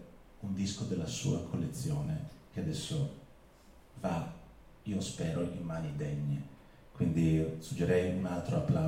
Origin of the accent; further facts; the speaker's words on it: Slovenia; Da parte italiana io sono sloveno, assolutamente non nazionalista, nel senso che sono un bastardo di confine